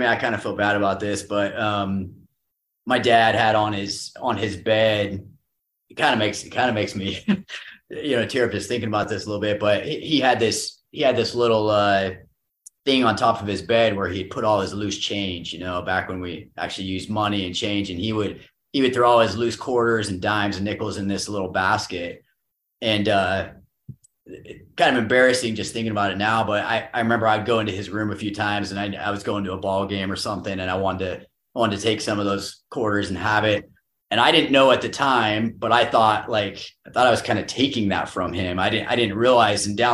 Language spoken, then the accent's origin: English; Idaho, United States; born there; also born or lived in California; Yeah, so I was born in Eastern Idaho, and my parents, my mom and dad, they were born in Pocatello, Idaho.